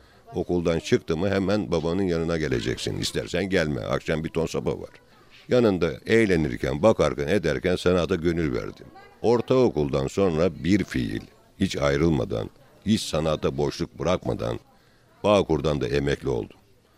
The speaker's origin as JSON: {"language": "Turkish", "town": "Amasra", "region": "Bartın Province", "country": "Turkey", "tie": "born or raised there", "said": "Amasra doğumluyum. 56 yaşındayım."}